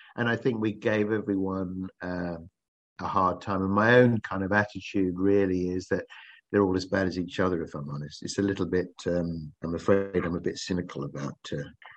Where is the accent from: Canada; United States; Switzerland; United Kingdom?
United Kingdom; South East England; I'm from Kent